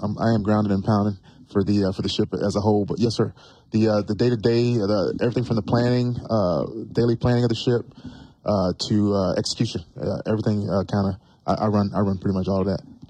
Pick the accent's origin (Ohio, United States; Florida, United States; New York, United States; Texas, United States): Florida, United States; Belle Glade; I'm from Belle Glade, Florida.